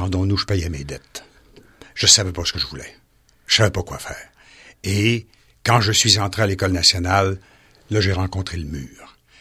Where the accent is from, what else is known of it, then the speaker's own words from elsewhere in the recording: Chicoutimi, Quebec, Canada; Je le connaissais pas. Je suis de Chicoutimi, t'es de Jonquière, tu vas m'aider.